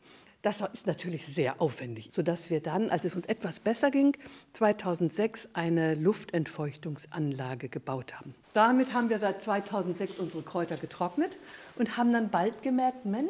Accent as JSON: {"language": "German", "region": "Hamburg", "country": "Germany", "said": "Ich bin aus Hamburg gekommen."}